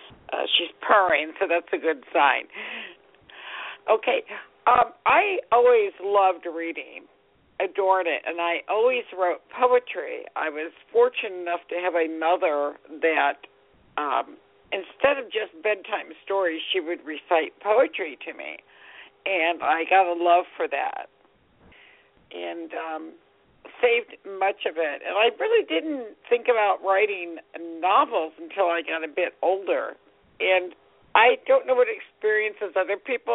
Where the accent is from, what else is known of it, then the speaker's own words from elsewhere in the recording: Pennsylvania, United States; also born or lived in New Jersey / California; I grew up on the East Coast, Pennsylvania and New Jersey. And then I moved to California for 30 years.